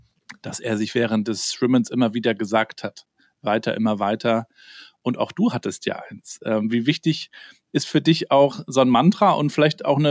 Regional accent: Rostock, Mecklenburg-Vorpommern, Germany; Wir haben hier bei uns in Rostock in der DDR-Zeit, da war ja der Strand quasi die Grenze.

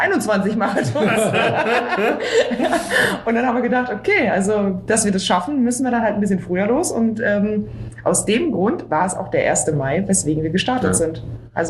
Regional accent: Berlin, Germany; ich bin ja Berlinerin

